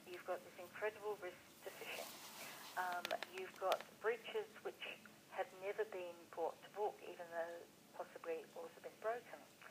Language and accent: English; Queensland, Australia; I was brought up in Queensland where the houses were on stilts